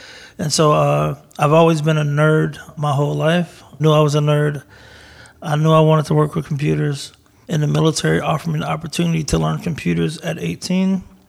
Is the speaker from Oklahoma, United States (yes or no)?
no; Texas, United States; I lived in a couple of different cities around Texas, but I was born and raised in Texas overall. When I was 18, I joined the military.